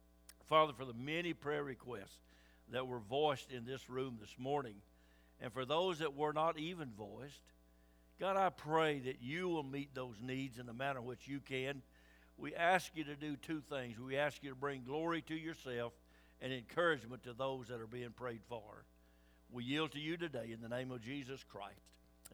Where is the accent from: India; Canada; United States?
Canada; I'm a part of the human race, but I am also a Canadian citizen. I'm not just a human at random all over the world. I'm a Canadian.